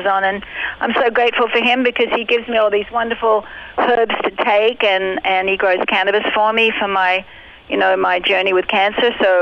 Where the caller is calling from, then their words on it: California, United States; I'm calling from California.